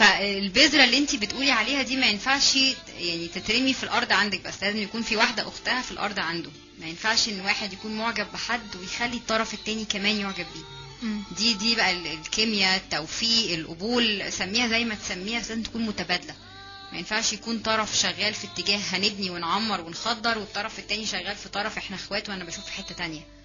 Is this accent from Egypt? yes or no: yes; Egypt; احنا في عندنا في مصر هنا دلوقتي